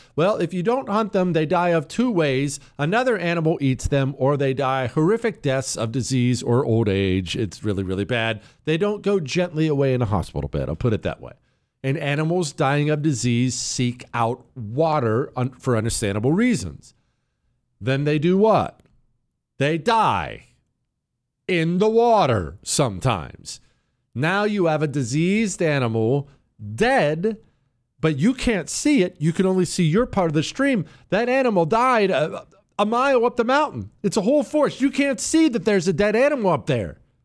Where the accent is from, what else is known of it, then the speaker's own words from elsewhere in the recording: Montana, United States; I grew up in Montana. I knew you don't drink out of mountain streams.